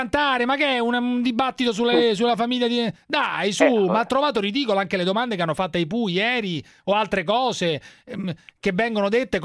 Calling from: Milan, Lombardy, Italy; chiamo da Milano, sono del Sole 24 Ore

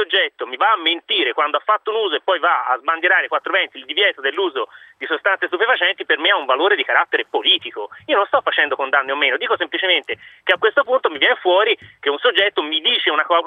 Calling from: Florence, Tuscany, Italy; Infatti vengo da Firenze, ma insomma comunque

